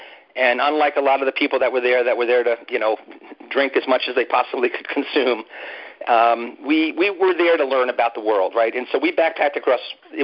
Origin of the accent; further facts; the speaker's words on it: New York City, New York, United States; now in Boston, United States; I'm from New York City. I was born